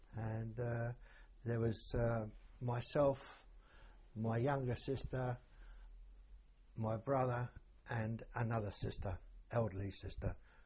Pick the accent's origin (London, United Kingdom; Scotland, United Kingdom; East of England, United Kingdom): London, United Kingdom; We moved from Rillington Place when I was about 2 years old to a new estate which was had been built in Shepherd's Bush near East Acton, almost opposite Wormwood Scrubs prison, and went to school at the age of 5.